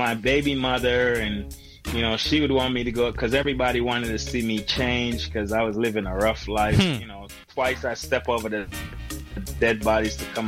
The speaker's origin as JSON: {"language": "English", "region": "Kingston", "country": "Jamaica", "tie": "born or raised there", "also_born_or_lived": "Franklin Town", "said": "So, you know, we just grew up in the street, the neighborhood, the community. So I was born in South Kingston, Fleet Street, living on Maiden Lane, Smith Lane. Then I moved with my aunt after my parents leave and lived in Franklin Town"}